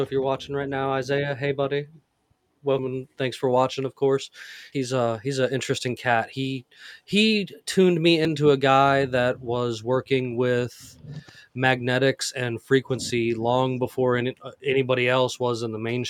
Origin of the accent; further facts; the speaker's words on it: Missouri, United States; born there; but I know I was born on Whiteman Air Force Base, which is the origin of the stealth fighters and also the housing place of them.